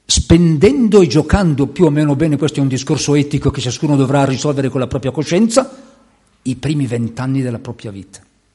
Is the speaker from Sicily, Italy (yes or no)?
no; Milan, Lombardy, Italy; Io sono, la mia famiglia è monzese, ma siamo milanesi, seppure ariosi, 15 chilometri come abitare qui in periferia.